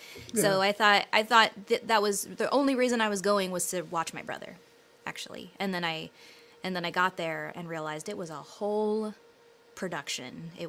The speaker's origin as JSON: {"language": "English", "region": "New York", "country": "United States", "said": "Yeah, I'm from the Hudson Valley."}